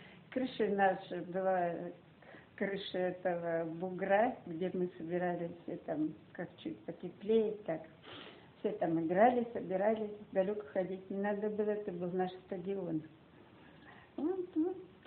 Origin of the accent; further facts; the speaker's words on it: Gorbunovka, Kemerovo Oblast, Russia; born there; Я родилась в Промышленском районе. Деревня Горбуновка, здесь котел Кузбасс. Раньше это была Новосибирская область, сейчас это Кемеровская область, так что я кузбасская.